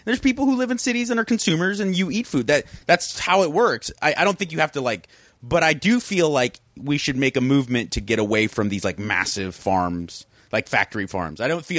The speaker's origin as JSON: {"language": "English", "town": "South Pasadena", "region": "California", "country": "United States", "tie": "born or raised there", "said": "Yeah, I grew up in that neighborhood. That's kind of like my hometown."}